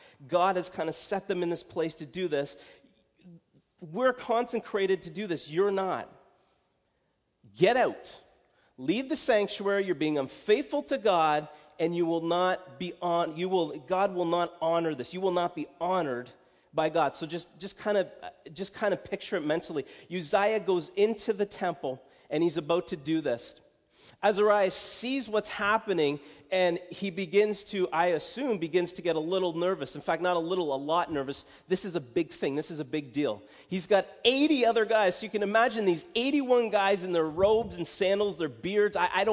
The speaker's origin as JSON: {"language": "English", "town": "Cambridge", "region": "East of England", "country": "United Kingdom", "tie": "born or raised there", "said": "I would as I grew up in Cambridge, my grandparents, they lived in the Preston area, and we would go frequently to visit with them."}